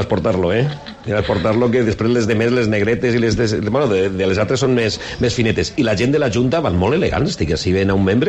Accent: Valencian Community, Spain; los que no somos ni de la comarca del Baix Maestrat, ¿no? Que venimos de La Plana

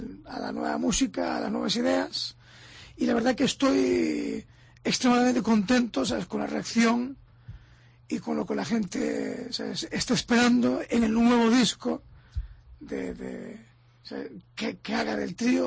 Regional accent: Ourense, Galicia, Spain; que cuenten con un ourensano

